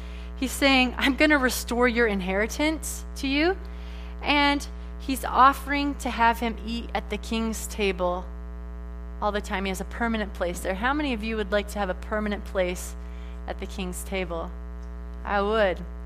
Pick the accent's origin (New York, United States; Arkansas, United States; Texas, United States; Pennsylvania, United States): Arkansas, United States; I'm from Arkansas. I know lots of good taxidermists.